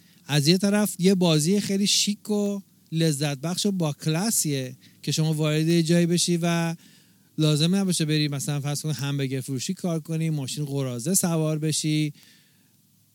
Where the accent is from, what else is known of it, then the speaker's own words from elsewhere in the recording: Iran; آره ما از ایران اومدیم